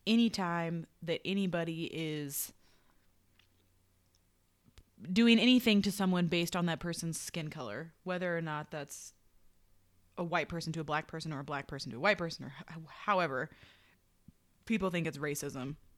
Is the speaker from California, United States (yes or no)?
no; Missouri, United States; because I grew up in Central Missouri, very backwoods mentality